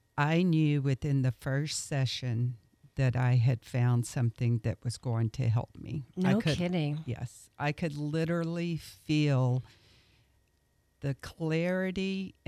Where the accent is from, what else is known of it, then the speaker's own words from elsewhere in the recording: Louisiana, United States; So I am from Louisiana, and when I moved over, of course, one of the first things I had to do was to find a new center to go